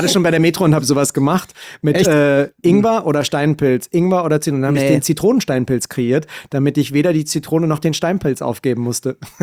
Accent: Berlin, Germany; also Berlin ist meine Heimat und ich arbeite dort.

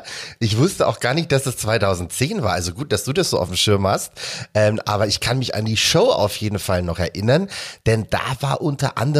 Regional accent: Bavaria, Germany; weil ich nicht aus Oberfranken komme, so wie du, sondern aus dem schönen Oberbayern.

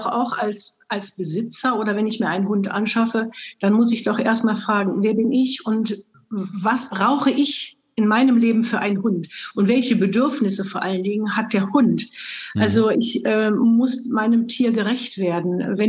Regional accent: Solingen, North Rhine-Westphalia, Germany; Wir kommen aus Solingen und das ist Solinger Platt.

